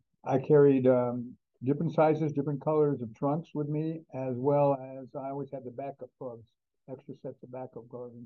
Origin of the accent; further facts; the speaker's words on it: Arizona, United States; born there; now in Nevada, United States; I was originally born in Arizona and moved to Nevada probably 60 years ago.